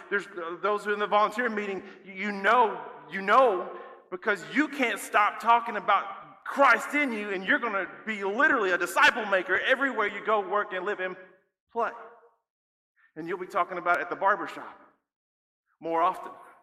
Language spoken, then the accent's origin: English; United States; since we're from Kentucky and Tennessee, we think, oh, it's like one of those storms.